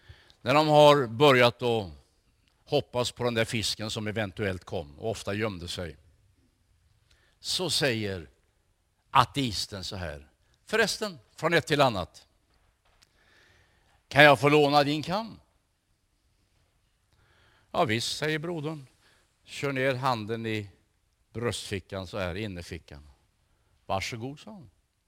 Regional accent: Småland, Sweden; born there; Jag är född i Småland. Ett ganska litet samhälle.

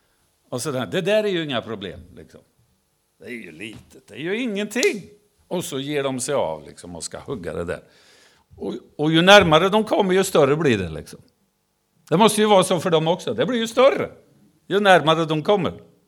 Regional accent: Ödeshög, Östergötland, Sweden; Jag träffade under min uppväxttid hemma i Ödeshög

